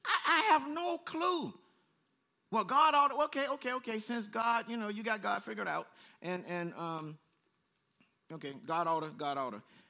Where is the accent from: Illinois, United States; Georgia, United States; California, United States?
California, United States; Compton; For the ones just meeting me, I'm from Compton, okay, and every now and then, just that.